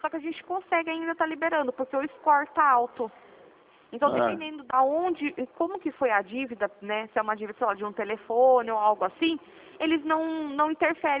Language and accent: Portuguese; Piracicaba, São Paulo, Brazil; Não, eu sou aqui de Piracicaba, é pertinho